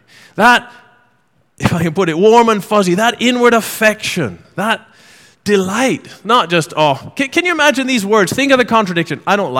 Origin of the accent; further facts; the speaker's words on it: Jamaica; I come from a family of five boys. And, oh dear, we're Jamaican, you know.